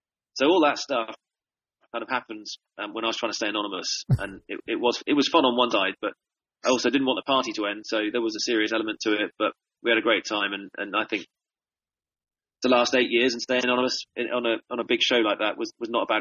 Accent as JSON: {"language": "English", "region": "California", "country": "United States", "tie": "born or raised there", "said": "I grew up in California, and when Star Wars was first came out"}